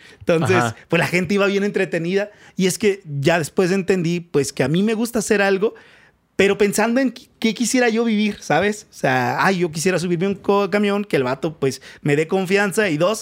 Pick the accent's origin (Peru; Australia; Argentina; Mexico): Mexico; Michoacán; Y ahí creces escuchando a las orquestas, tocando a bajeños, tocando sones.